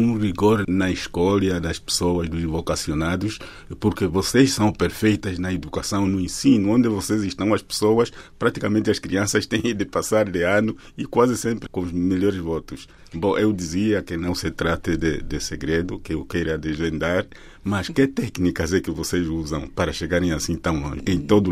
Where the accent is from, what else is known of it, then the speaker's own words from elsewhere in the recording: Angola; eu sou angolano, conheci-vos em Angola